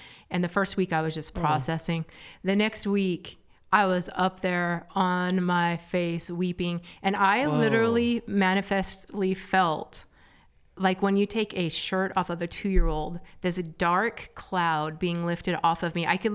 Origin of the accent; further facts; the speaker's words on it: Twin Falls, Idaho, United States; I grew up in Twin Falls, Idaho, a non-Christian home, pretty dysfunctional non-Christian home, and got saved when I was 24.